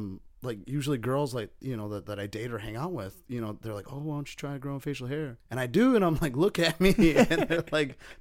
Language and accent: English; United States; Being Native American, I don't have a lot of hair as it is anyways.